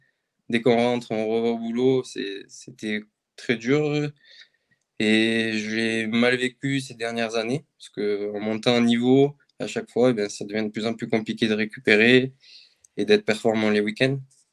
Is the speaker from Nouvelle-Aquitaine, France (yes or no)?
no; Occitanie, France; j'ai fait pas mal d'extrêmes quand même cet hiver chez moi, en Lozère